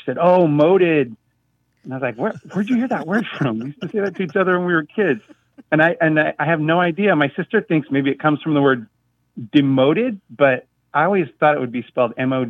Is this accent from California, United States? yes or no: yes; California, United States; I'm calling from Fullerton, California.